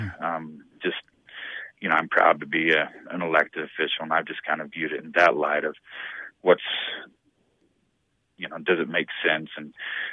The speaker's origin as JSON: {"language": "English", "town": "Houston", "region": "Texas", "country": "United States", "tie": "born or raised there", "said": "I grew up in Houston, and I have had so many of my high school buddies contact me"}